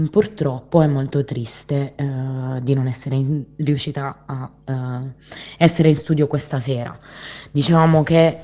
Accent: Bergamo, Lombardy, Italy; come voi sapete che vengo da Bergamo Alta

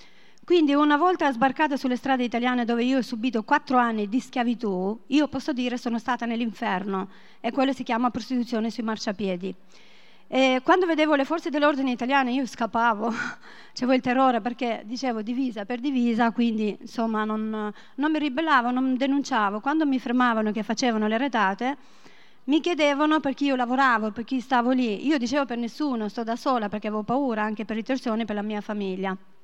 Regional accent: Albania; born there; Italian is a second language; E io fui sequestrata in Albania, il mio paese natale

